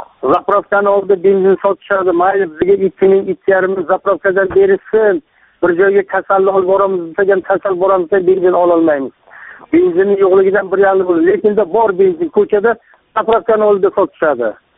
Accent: Kattakurgan, Samarqand Region, Uzbekistan; Kattaqo'rg'ondanman.

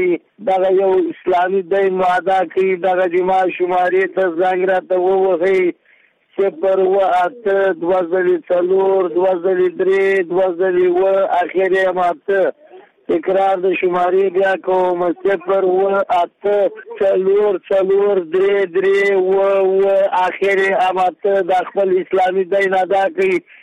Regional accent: Mazar-i-Sharif, Balkh, Afghanistan; د مزار شریف نه

